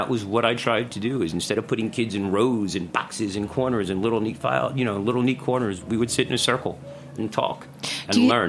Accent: Bronx, New York, United States; Well, I'm a Bronx boy, so I come from the Bronx.

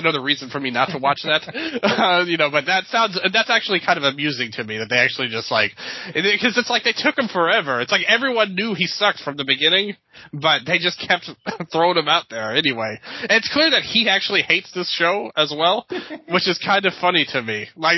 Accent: Memphis, Tennessee, United States; maybe I am biased being from Memphis

